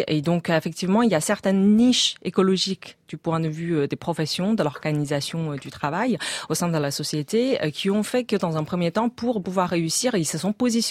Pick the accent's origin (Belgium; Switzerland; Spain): Switzerland; accent: Swiss; Les gens n'arrêtent pas de revenir sur mon accent en me disant que voilà, c'est pas un accent chinois, mais c'est un accent suisse.